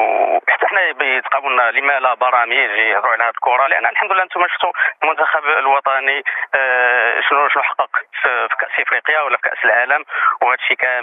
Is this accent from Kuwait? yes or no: no; Morocco; فهي كره القدم احنا كاملين مغاربه كاملين انسان